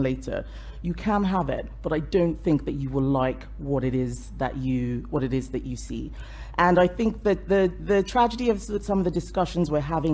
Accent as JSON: {"language": "English", "country": "Nigeria", "tie": "born or raised there", "said": "Where I lived, we had socialism. They didn't call it socialism. I grew up in Nigeria."}